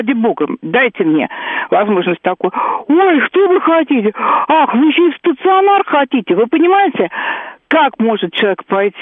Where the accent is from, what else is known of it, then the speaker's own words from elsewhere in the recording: Moscow, Russia; Я коренная, сверхкоренная москвичка. Mm-hmm. Я живу в Москве.